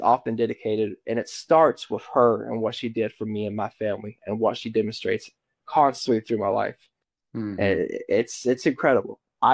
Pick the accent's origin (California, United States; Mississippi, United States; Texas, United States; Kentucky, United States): Kentucky, United States; I was growing up in Eastern Kentucky